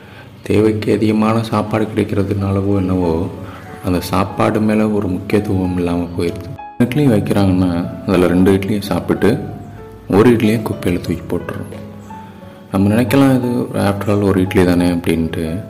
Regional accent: Pudukkottai, Tamil Nadu, India; எனது சொந்த ஊர் புதுக்கோட்டை.

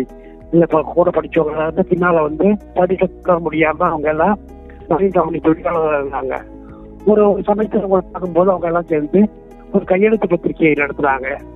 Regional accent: Tamil Nadu, India; now in Tiruppur, India; எனக்கு 69 வயது ஆகிறது. நான் வந்து திருப்பூர் மாவட்டம் திருப்பூர்ல இருக்கேன். நான் வந்து கோவை மாவட்டத்தில் இருந்த ஒரு சிறந்தாளி அப்படிங்கிற ஒரு சின்ன கிராமத்துல பிறந்து வளர்ந்தேன்.

